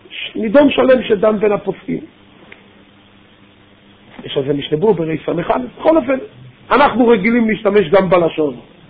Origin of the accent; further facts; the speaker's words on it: Jerusalem, Jerusalem District, Israel; now in Petah Tikva, Israel; אני למשל מירושלים, שם כבר לא שמענו 40 דקות